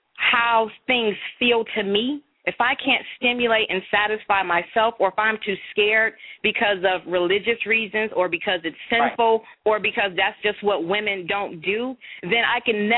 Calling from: Detroit, Michigan, United States; I'm calling from Detroit.

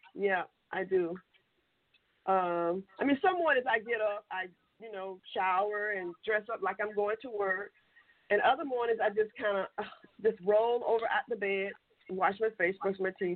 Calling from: Orlando, Florida, United States

